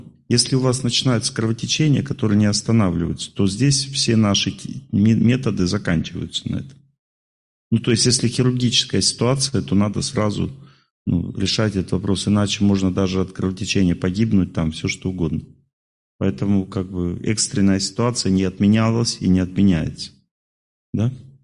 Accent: Urals, Russia; я с Урала, я с Урала, вот.

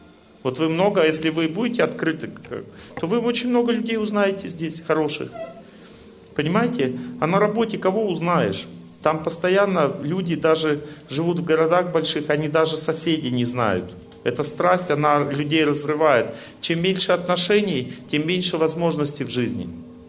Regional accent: Krasnodar Krai, Russia; Я вот, допустим, из Краснодара прилетаю. Из деревни своей приезжаю в Краснодар.

